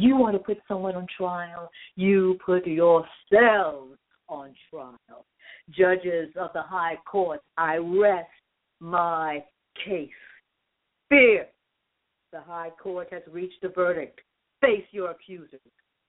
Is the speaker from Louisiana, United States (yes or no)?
yes; Church Point, Louisiana, United States; accent: Cajun; Well, I'm from Church Point, Louisiana, originally, and everyone sounds like Bobby Hebert. He used to be the same.